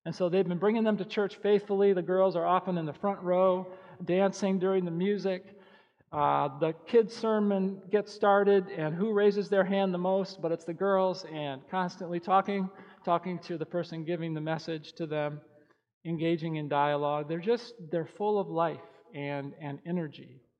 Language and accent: English; North Dakota, United States; When I was growing up in North Dakota, life was aligned with the land.